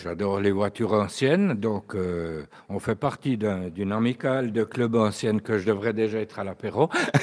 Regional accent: Boudry, Neuchâtel, Switzerland; Je suis natif de Boudry. J'habitais où je venais jouer aux petites autos sur le château quand j'étais gamin, à l'âge de 5-6 ans, etc. Et puis, depuis ma naissance, j'ai été toujours en Boudry.

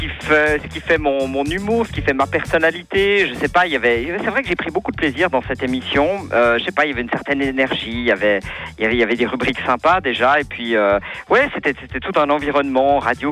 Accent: Lausanne, Vaud, Switzerland; now in Monthey, Switzerland; Alors moi, je viens de Lausanne.

